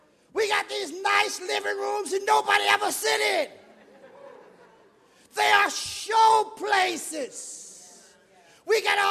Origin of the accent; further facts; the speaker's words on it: South Carolina, United States; I remember as a boy growing up in South Carolina, my grandfather was a sharecropper.